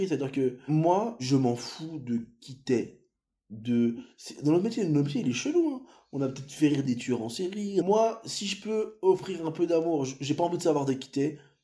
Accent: Paris, Île-de-France, France; born there; mon père, son âme, il est algérien, ma mère, elle est marocaine, moi, je suis né à Paris 12, tu vois, mais j'ai grandi dans une famille musulmane. En tant que musulman né en France

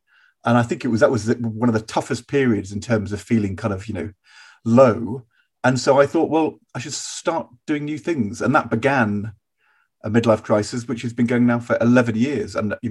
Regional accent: East of England, United Kingdom; we came from Norfolk, where we were in a very small village school, and where there were three full pages of the phone book in Norwich with our surname

